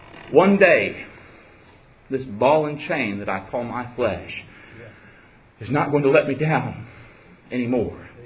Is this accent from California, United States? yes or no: yes; California, United States; also born or lived in Mississippi; I remember some 21 years ago when we moved to Mississippi. We moved there from California.